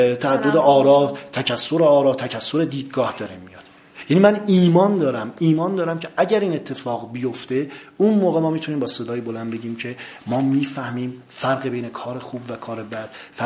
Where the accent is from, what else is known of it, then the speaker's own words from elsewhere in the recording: Hamadan, Iran; تئاتر خوندم و بازیگر تئاتر بودم در سالهای قبل در شهر خودم همدان.